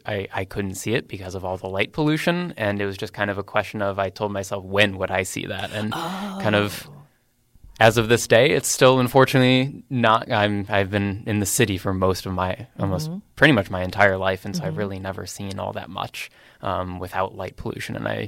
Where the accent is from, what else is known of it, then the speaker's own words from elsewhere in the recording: Chicago, Illinois, United States; I'm from the Chicago area, and so we would go to like the Admiral Planetarium and things like that.